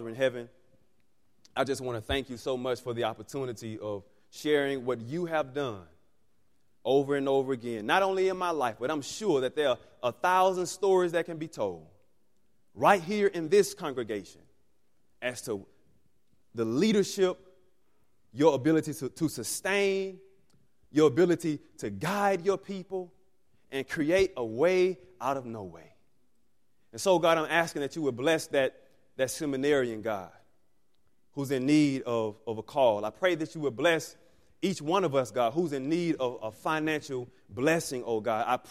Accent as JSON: {"language": "English", "town": "Mobile", "region": "Alabama", "country": "United States", "said": "When I get there, I'm from Mobile, Alabama."}